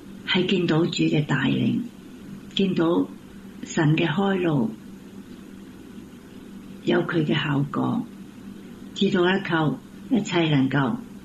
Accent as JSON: {"language": "Cantonese", "country": "Hong Kong", "moved": "yes", "lives_now": "Vancouver, Canada", "said": "我是从香港移民过来温哥华的教友"}